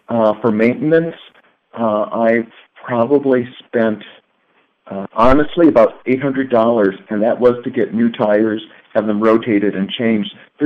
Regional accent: South Haven, Michigan, United States; in Kalamazoo, where I actually live now, I grew up in South Haven, where I actually live now

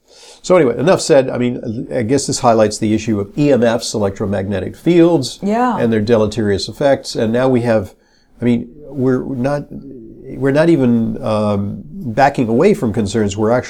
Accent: California, United States; moved away; I'm from California. I'm a California refugee, fled to the East Coast because I was suffering from terminal boredom in Southern California.

